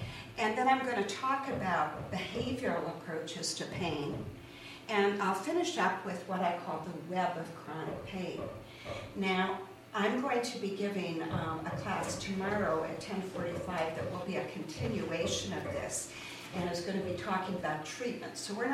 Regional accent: San Francisco, California, United States; now in Rochester, United States; First of all, I'm from San Francisco, but my home is on Chalet Hill. Nice. I've been in the village for about a year and a half.

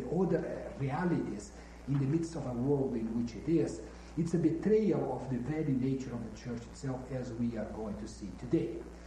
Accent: Brazil; now in Chicago, United States; I'm originally from Brazil, and where I have been teaching theology and also being a pastor in the countryside.

